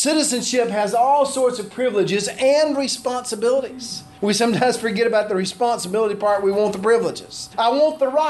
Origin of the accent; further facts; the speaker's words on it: Alabama, United States; I am an American, but I am a temporary American. I'm an Alabamian, but I'm a temporary Alabamian.